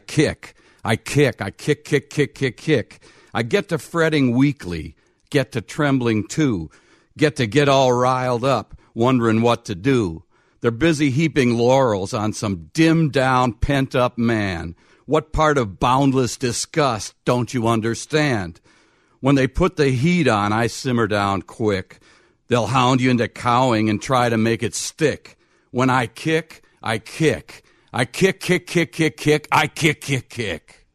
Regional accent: Wisconsin, United States; I'm from Wisconsin. It used to be a progressive state.

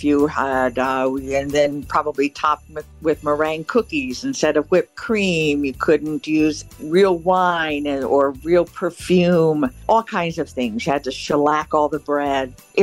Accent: Evanston, Illinois, United States; And I came in from Evanston.

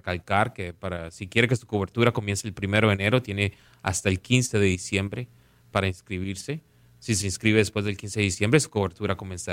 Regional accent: Caribbean coast, Colombia; yo crecí jugando fútbol en Colombia, en la costa

